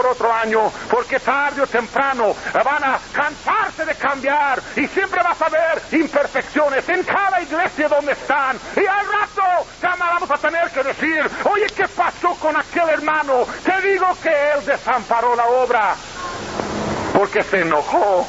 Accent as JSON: {"language": "Spanish", "town": "Roswell", "region": "New Mexico", "country": "United States", "tie": "born there", "said": "cuando yo tenía 17 años, fui con mi papá, mis padres, fuimos a la ciudad donde yo nací, Roswell. Por eso algunos dicen que soy extraterrestre, porque yo nací en Roswell."}